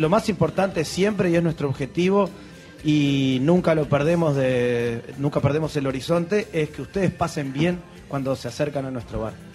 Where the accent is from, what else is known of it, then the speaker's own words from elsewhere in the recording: Uruguay; yo hacía muchos años que no vivía en Uruguay. Soy felizmente uruguayo, pero hacía muchos años que no vivía